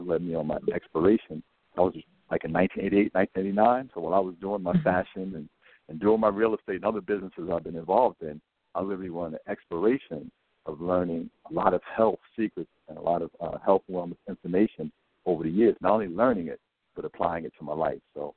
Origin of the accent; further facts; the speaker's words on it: Bronx, New York, United States; I grew up in the South Bronx, and we used to have our own family shop.